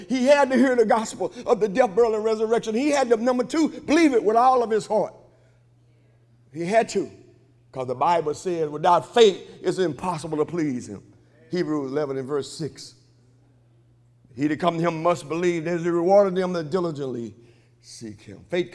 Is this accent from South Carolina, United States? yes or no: no; Hemphill, Texas, United States; accent: country; I'm from Hemp Hill, Texas, so I know that I country talk, but you get it.